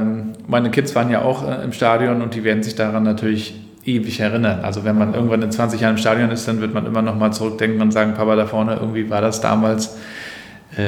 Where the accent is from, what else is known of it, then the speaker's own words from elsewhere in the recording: Rostock, Mecklenburg-Vorpommern, Germany; so als Rostocker